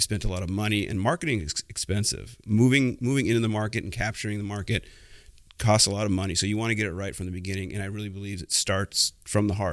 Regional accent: San Jose, California, United States; So I'm a second generation entrepreneur. I grew up in San Jose.

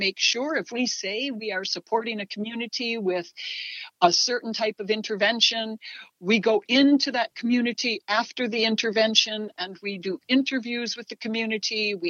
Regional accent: United States; Like so many, I grew up in the United States, but like so many, students here, we had missionaries who would come in.

